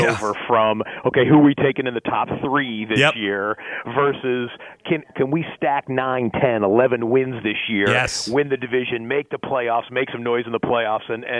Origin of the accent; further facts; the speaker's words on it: Detroit, Michigan, United States; Look, I grew up in the Detroit area